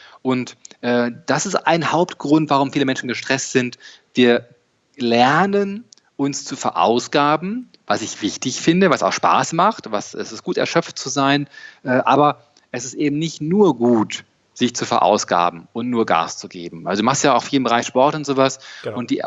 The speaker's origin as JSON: {"language": "German", "region": "North Rhine-Westphalia", "country": "Germany", "said": "ich komme ja aus dem Ruhrgebiet hier, da hast du halt immer Stau zwischen 6.30 Uhr und 9.30 Uhr."}